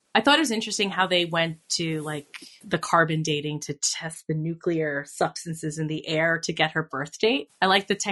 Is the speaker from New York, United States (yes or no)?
yes; New York City, New York, United States; But, so I'm also from New York City. I grew up in the 80s in New York City.